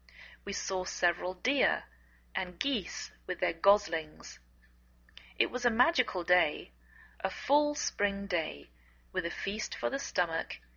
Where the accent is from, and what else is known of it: England, United Kingdom; now in United States